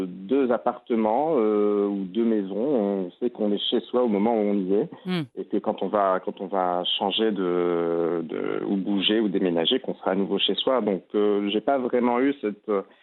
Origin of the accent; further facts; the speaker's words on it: Meknes, Fès-Meknès, Morocco; now in Tangier, Morocco; Non, j'ai grandi à Meknès.